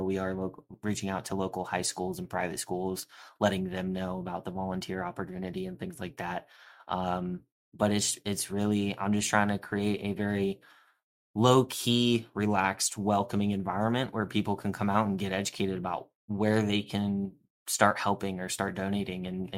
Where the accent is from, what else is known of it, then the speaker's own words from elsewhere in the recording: New Port Richey, Florida, United States; also born or lived in Clearwater; now in Tampa, United States; Born and raised. I was born in Clearwater. My family slowly migrated up to about Newport Richey, went to high school there.